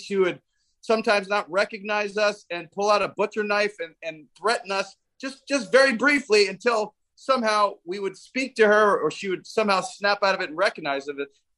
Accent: New York City, New York, United States; born there; I was born in New York City in 1977.

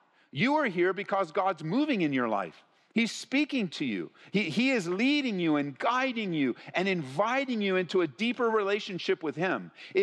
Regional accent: California, United States; As we grew up in Southern California, I mean, Marie and I got married, we didn't even move more than 10 miles from where we grew up.

